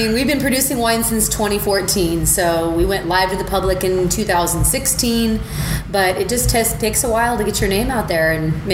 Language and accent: English; Stockton, California, United States; I was born and raised in Stockton, and Mitch was born and raised in Lodi, and so we're really local